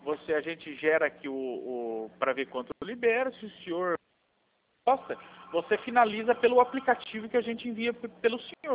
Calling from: Londrina, Paraná, Brazil; Eu falo de Londrina.

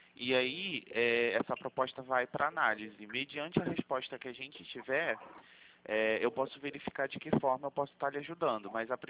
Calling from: Rio de Janeiro, Brazil; Eu estou falando do Rio de Janeiro.

